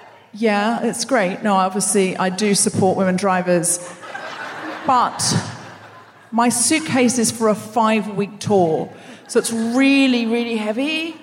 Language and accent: English; Australia; I was raised in Australia. We had 7, 9, and 10.